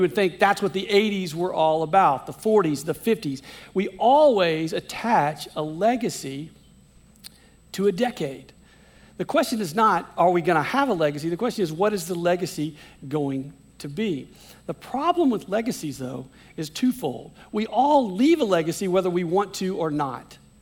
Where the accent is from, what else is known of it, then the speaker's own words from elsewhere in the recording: Louisiana, United States; I grew up in Louisiana, all right?